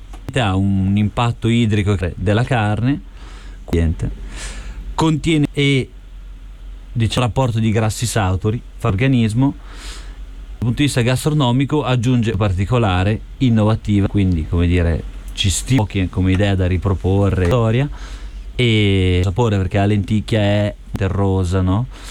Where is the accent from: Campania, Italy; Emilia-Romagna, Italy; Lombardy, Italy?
Emilia-Romagna, Italy; Bologna; io sono di Bologna